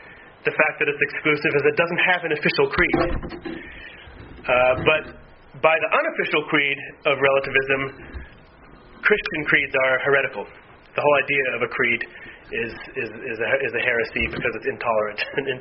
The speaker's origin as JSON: {"language": "English", "region": "New England", "country": "United States", "said": "And then lots of other places too, but I'm from New England"}